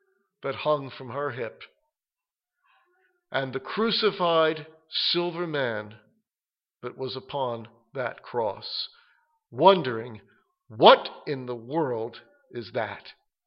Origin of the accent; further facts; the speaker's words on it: New York City, New York, United States; And growing up in New York City, as I did, going to Hebrew school, preparing for my bar mitzvah